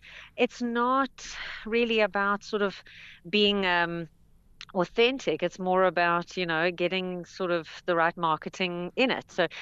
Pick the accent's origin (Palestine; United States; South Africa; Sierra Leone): South Africa; I would have preferred, as a South African woman, as a South African actress, to have 100%.